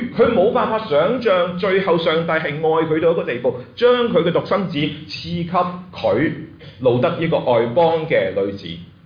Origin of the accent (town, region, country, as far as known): Hong Kong; now in United States